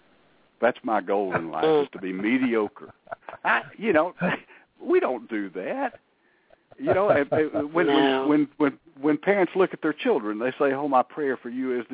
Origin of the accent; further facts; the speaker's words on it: North Carolina, United States; also born or lived in Northeast Tennessee; I grew up in a mill town in North Carolina. Well, the second half of my childhood after we moved from Northeast Tennessee was a mill town in North Carolina